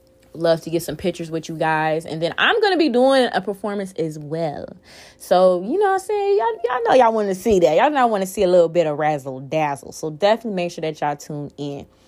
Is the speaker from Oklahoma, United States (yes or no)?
no; Chicago, Illinois, United States; I'm from the Midwest, you know what I'm saying? Chicagoland area. We got brick houses and shit up here.